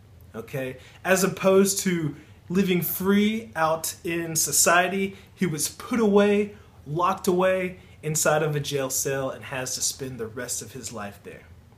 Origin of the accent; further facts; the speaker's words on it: Louisiana, United States; I'm from Louisiana, which is in the southernmost part of the United States.